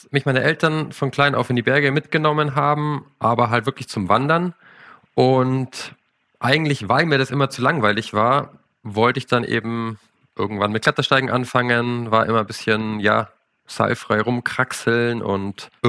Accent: Munich, Bavaria, Germany; Ich komme aus München und wohne aktuell ein bisschen südlich davon, aber habe es leider immer noch nicht geschafft, direkt in den Bergen zu wohnen.

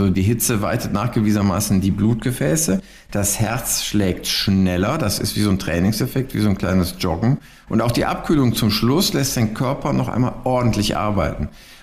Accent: Germany; Damit sind wir Deutsche wirklich Vize-Weltmeister hinter den Finnen.

